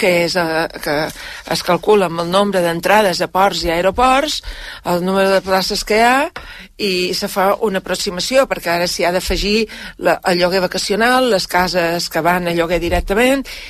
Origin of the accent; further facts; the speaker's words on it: Balearic Islands, Spain; now in Ibiza, Spain; Som una mallorquina que vivim a Eivissa